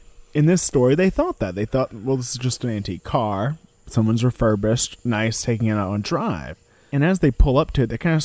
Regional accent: Louisiana, United States; this is one that happens near my hometown in Louisiana.

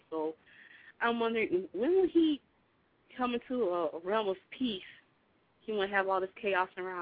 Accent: South Carolina, United States; I'm from South Carolina.

